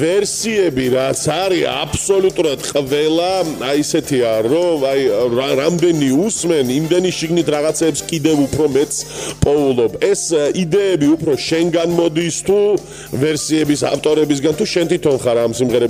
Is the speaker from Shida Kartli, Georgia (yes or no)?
no; Rustavi, Kvemo Kartli, Georgia; moved away; მე კი სადღაც ერთი 13 წელიწადია უკვე რუსთავიდან გადმოვედი. არა, 11 წელიწადია გადმოვედი, მაგრამ როცა არ უნდა მკითხონ, ყველამ იცის, რომ მე რუსთაველი ვარ